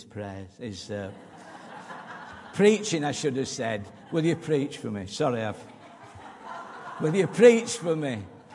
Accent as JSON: {"language": "English", "town": "Farsley", "region": "Yorkshire and the Humber", "country": "United Kingdom", "tie": "born or raised there", "said": "My earlier days were spent growing up in Farsley, and looking back then, the world was a much different place."}